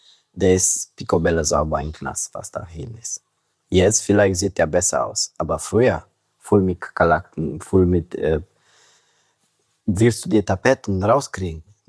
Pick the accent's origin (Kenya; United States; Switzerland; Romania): Romania; German is a second language; now in Germany; Ich komme aus Rumänien. Seit erstem Mal war ich in 2014